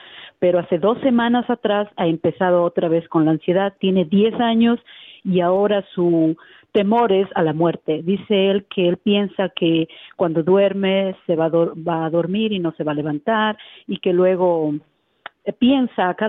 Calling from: Chicago, Illinois, United States; de Chicago.

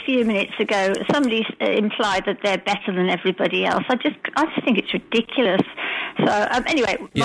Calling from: Alicante, Valencian Community, Spain; Morning, everybody. … Alicante.

